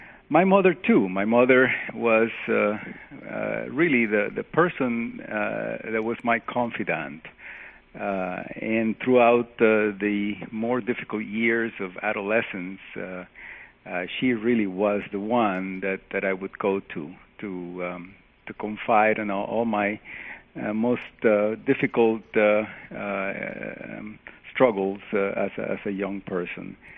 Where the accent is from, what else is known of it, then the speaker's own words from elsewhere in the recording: Costa Rica; also born or lived in Venezuela; I was born in Costa Rica in 1950, nice even number. And I was just a normal, regular boy. I actually spent a fair amount of time of my childhood in Venezuela.